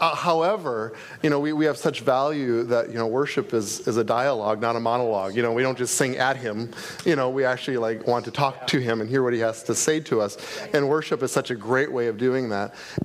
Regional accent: Staples, Minnesota, United States; we're from Staples, Minnesota. Our address is Browerville. It's kind of just south of Staples. And I'm a small town country family doctor.

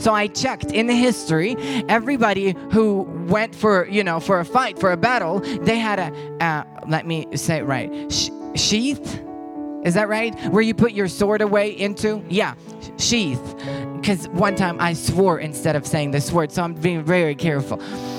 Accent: Ukraine; English is a second language; I'm from Ukraine. You know, I probably should have had some accent to it. But I think I'm good.

